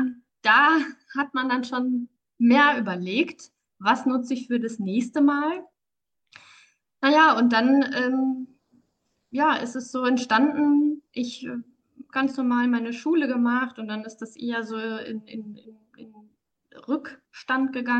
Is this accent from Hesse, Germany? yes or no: yes; Marburg, Hesse, Germany; ich komme aus Marburg